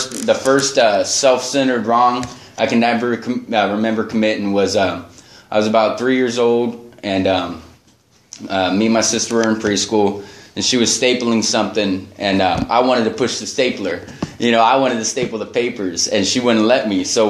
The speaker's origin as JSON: {"language": "English", "town": "Santa Ynez", "region": "California", "country": "United States", "tie": "born or raised there", "also_born_or_lived": "Santa Barbara", "said": "So I grew up in Santa Barbara up until I was about 8 years old, and then we moved to San Ynez, and the start of second grade"}